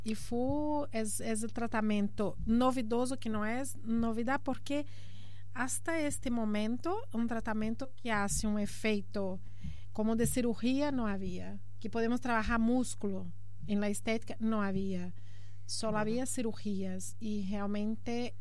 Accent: Brazil; Spanish is a second language; now in Spain; Soy brasileña y ahí nos cuidamos mucho. Ao emigrar aquí hace 8 años.

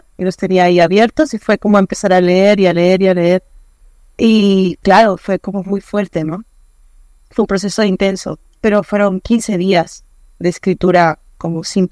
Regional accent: Lima, Peru; yo finalmente soy de Lima.

